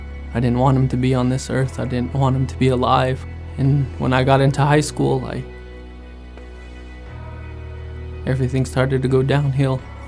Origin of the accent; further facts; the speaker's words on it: United States; I grew up on the Navajo Reservation.